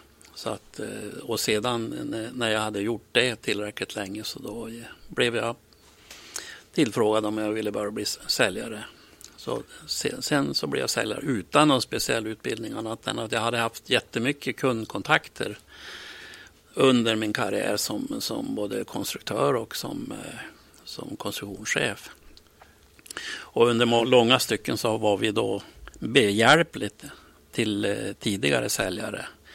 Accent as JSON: {"language": "Swedish", "town": "Tvärlandsböle", "region": "Västernorrland County", "country": "Sweden", "tie": "born or raised there", "said": "Ja, jag är född och uppvuxen uppe i Tvärlandsböle i norr om Bredbyn."}